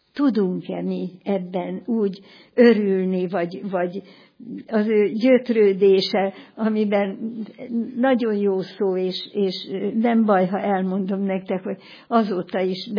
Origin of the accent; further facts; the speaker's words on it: Abádszalók, Jász-Nagykun-Szolnok, Hungary; born there; mert hát én ott születtem Abátszalókon